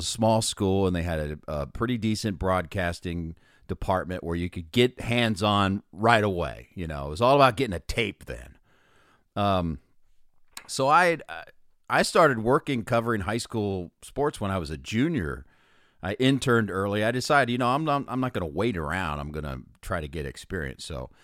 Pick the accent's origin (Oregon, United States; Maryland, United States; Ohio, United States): Ohio, United States; Columbus; I'm still in college. I grew up in Columbus, Ohio.